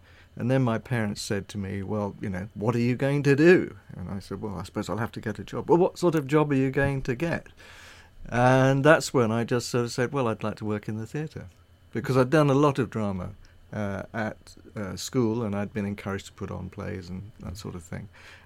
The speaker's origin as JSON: {"language": "English", "town": "Surbiton", "region": "South East England", "country": "United Kingdom", "tie": "born or raised there", "said": "I was brought up in Surrey. In fact, I was my early life was in Surbiton, best known for the programme The Good Life, you probably remember."}